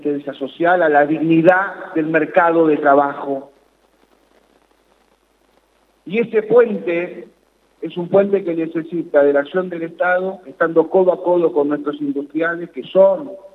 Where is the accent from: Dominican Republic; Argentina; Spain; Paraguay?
Argentina; Catamarca; todos como sociedad, todos como argentinos, todos como catamarqueños y catamarqueñas